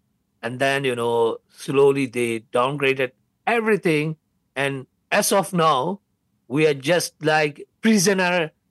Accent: Yangon, Yangon Region, Myanmar; English is a second language; moved away as an adult; So my parents were the civil servant. So they moved to the former capital, Rangoon, now the commercial capital, in 1984. So basically, I was raised in Rangoon. So I studied there until I completed my university in 2001. And then I left from the country.

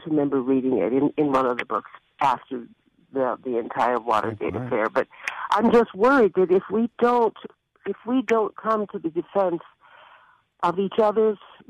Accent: Denver, Colorado, United States; now in Colorado Springs, United States; Fourth generation Denverite, so I know what I'm talking about when I ask.

